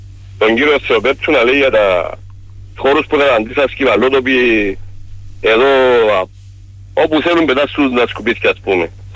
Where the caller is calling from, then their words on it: Limassol, Limassol District, Cyprus; είμαι από Λεμεσό.